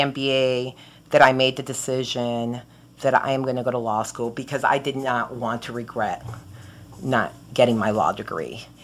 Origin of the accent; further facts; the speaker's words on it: Miami, Florida, United States; also born or lived in Tampa, United States; My mom ended up in Miami, and that's where I was raised, and with my mom and my grandmother.